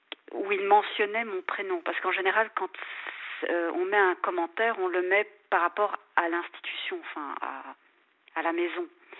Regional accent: Belgium; du fait que je venais de Belgique, on n'a pas trop donné

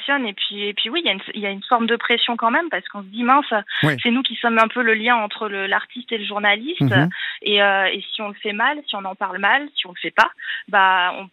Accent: Auvergne-Rhône-Alpes, France; J'ai grandi en Ardèche

